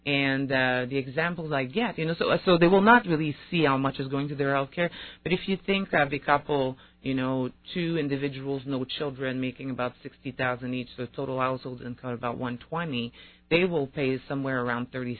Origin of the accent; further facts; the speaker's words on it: Canada; now in United States; although I'm from Canada, we recently became American citizens.